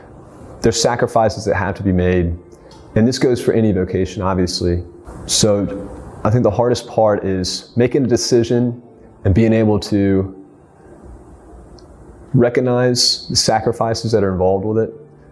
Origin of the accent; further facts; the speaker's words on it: South Carolina, United States; Because I grew up in South Carolina, I love the state